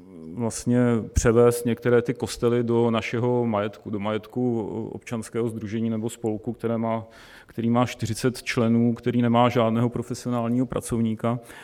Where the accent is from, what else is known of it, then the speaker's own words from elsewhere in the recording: Most, Ústí nad Labem Region, Czechia; born there; now in Česká Lípa, Czechia; moje maminka je Češka. Žiji v České Lípě, narodil jsem se v Mostě, ve Starém Mostě, to bylo to královské okresní město, na které jsme koukali ještě v původním stavu, takže tam jsem se narodil v roce 1970.